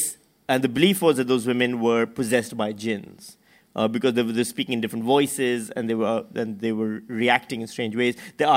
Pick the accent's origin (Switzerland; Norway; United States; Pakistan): Pakistan; But that's not the djinn that we grew up with in Pakistan